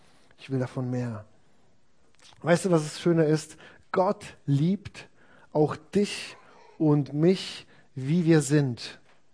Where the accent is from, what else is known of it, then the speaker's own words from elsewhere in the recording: Poland; Ich bin in einer anderen Gemeinde aufgewachsen. Ich bin Osten, Osten, Osten aufgewachsen in Polen.